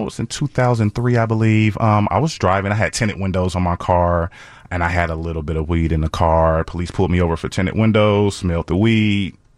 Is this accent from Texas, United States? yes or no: no; Chicago, Illinois, United States; I'm actually from Morgan Park.